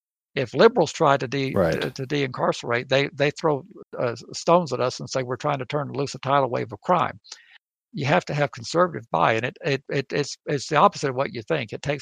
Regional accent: the South, United States; And I kind of poked fun of Texas because I'm a Southerner.

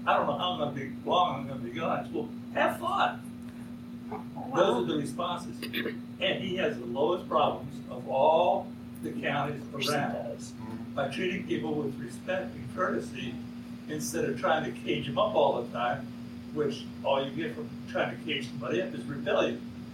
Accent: Florida, United States; I'm from Florida. And we have 67 counties with 67 different codes and violations and everything.

